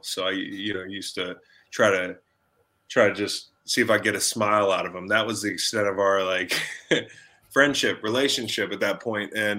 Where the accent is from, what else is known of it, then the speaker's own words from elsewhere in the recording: Charlottesville, Virginia, United States; I'm from Charlottesville. I'm a white guy.